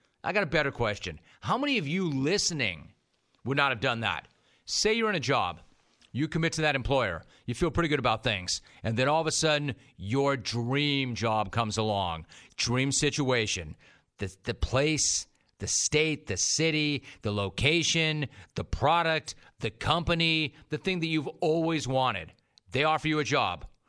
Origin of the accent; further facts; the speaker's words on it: Los Angeles, California, United States; I grew up in Los Angeles. I understand the apathy in this town. This is not a great sports town. We are not great sports fans. And keep in mind, I'm not some New Yorker, or I'm not from San Francisco or San Diego, here to kill LA fans. I'm an LA native.